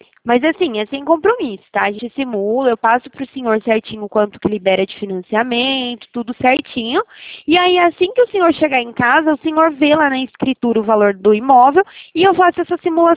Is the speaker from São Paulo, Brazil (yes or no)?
yes; Araras, São Paulo, Brazil; Eu sou daqui de Araras mesmo.